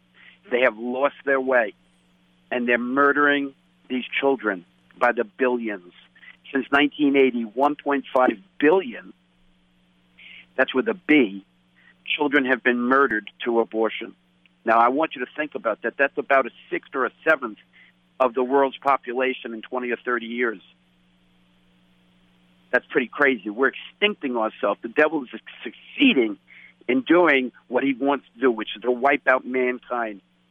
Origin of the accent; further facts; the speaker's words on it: New Jersey, United States; I'm a guy from New Jersey.